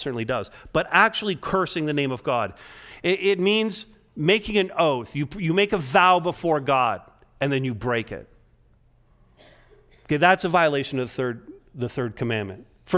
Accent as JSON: {"language": "English", "region": "Quebec", "country": "Canada", "tie": "born or raised there", "said": "because I grew up in Quebec, borrowing French swears when the English ones wouldn't"}